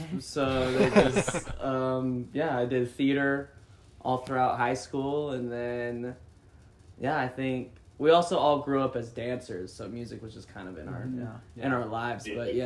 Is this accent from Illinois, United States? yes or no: no; Ogden, Utah, United States; also born or lived in Orlando / California; So me, Dawson, and Ollie, we grew up in Ogden, Utah.